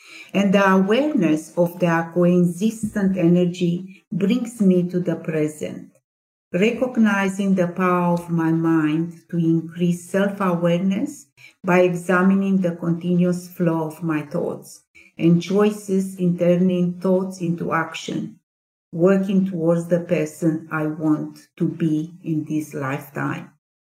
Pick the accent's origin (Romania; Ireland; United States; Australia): Romania; Transylvania; born there; English is a second language; I was born in Transylvania, and in Transylvania, the part of Romania, which is, well, in a way, it's called the home of Dracula.